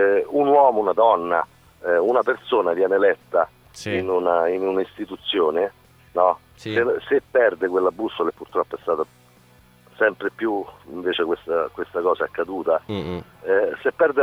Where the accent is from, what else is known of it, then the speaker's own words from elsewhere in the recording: Civitavecchia, Lazio, Italy; Io sono di Civitavecchia, ma il lago di Bracciano per noi, diciamo, se vuoi passare un pomeriggio, una domenica, immerso in una cosa bella nostra